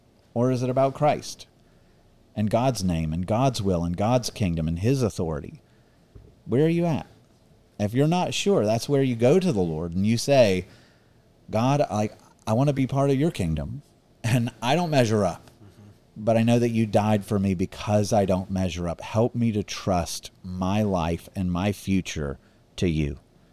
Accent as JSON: {"language": "English", "country": "United States", "said": "I'm an American, proud American, love our history, love our Constitution."}